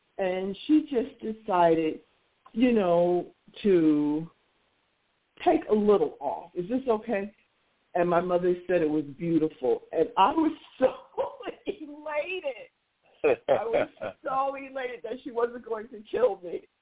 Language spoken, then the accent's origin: English; Hillside, New Jersey, United States; born or raised there